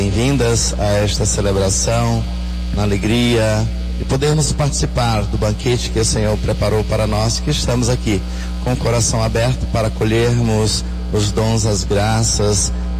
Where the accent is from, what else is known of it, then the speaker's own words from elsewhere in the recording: Riachão das Neves, Bahia, Brazil; Temos gente lá de Riachão das Neves, minha cidade natal.